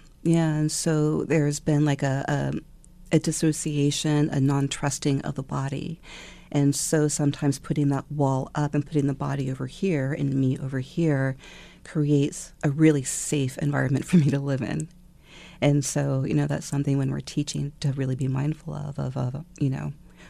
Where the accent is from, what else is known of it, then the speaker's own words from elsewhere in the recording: Virginia, United States; also born or lived in Japan; In Northern Virginia and Japan.